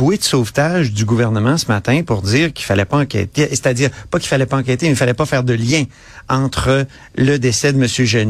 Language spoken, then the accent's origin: French; Quebec, Canada; accent: Saguenay; j'ai mon accent du Saguenay